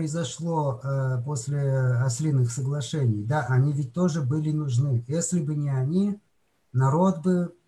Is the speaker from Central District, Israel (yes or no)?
yes; Rishon LeZion, Central District, Israel; я из Ришон Лициона, я из